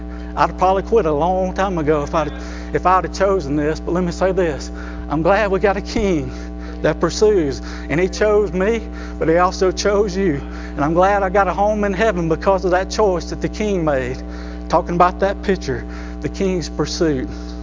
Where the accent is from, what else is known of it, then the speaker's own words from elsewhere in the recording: the South, United States; We're all from the South. Everybody's saved in the South, ain't they?